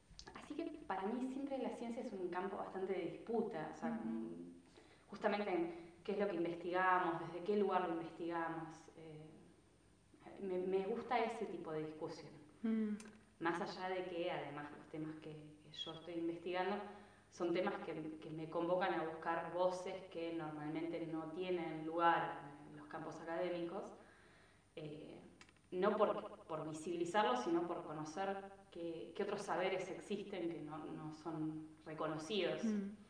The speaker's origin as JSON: {"language": "Spanish", "town": "Bariloche", "region": "Río Negro", "country": "Argentina", "said": "De hecho, me acuerdo, yo soy de Bariloche"}